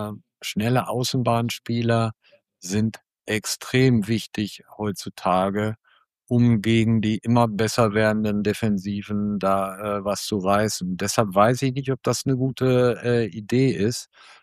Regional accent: Dortmund, North Rhine-Westphalia, Germany; Ja, ich bin gebürtiger Dortmunder und gebürtiger Kurler

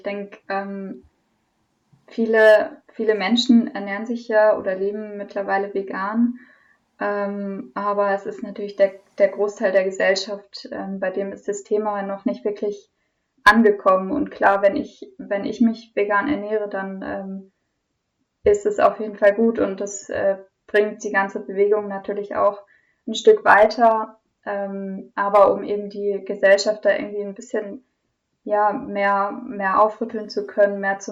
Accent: Baden-Württemberg, Germany; Ja, nee, ich komme aus Freiburg, also aus der Umgebung, aus einem kleinen Dorf, genau.

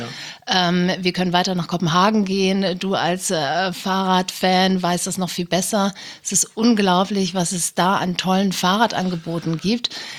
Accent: Rendsburg, Schleswig-Holstein, Germany; Ich komme aus Rendsburg, das ist in Schleswig-Holstein eine 30.000 Einwohnerstadt.

